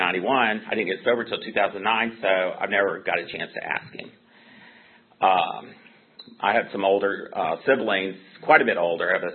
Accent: Houston, Texas, United States; Like I said, I'm not from Richmond, but I got sober there. I'm originally from Houston, Texas.

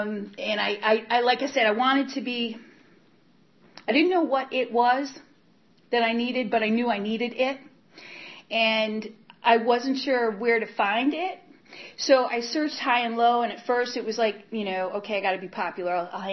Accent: Worcester, Massachusetts, United States; I'm from Worcester, Massachusetts, and I grew up in the projects of Worcester, Massachusetts, so I'm an Irish scrapper.

